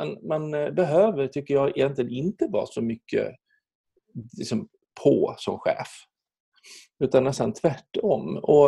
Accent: Borlänge, Dalarna County, Sweden

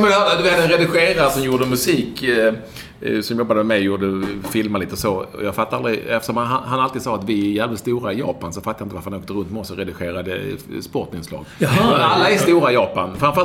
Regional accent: Malmö, Skåne, Sweden; Jag minns ju min uppväxt i Malmö

